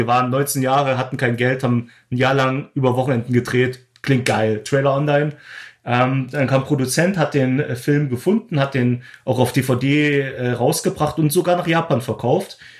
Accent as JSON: {"language": "German", "town": "Glauchau", "region": "Saxony", "country": "Germany", "tie": "born or raised there", "said": "ich habe in Klauhau gedreht, meine Heimatstadt"}